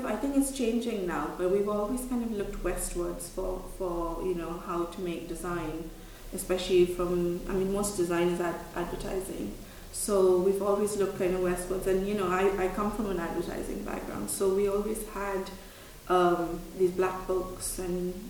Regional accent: India; And I come from India where, you know, you don't really have control over the process.

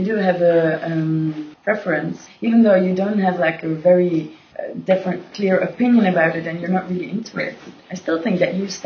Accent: Belgium; I would never call myself European. I just say I'm from Belgium.

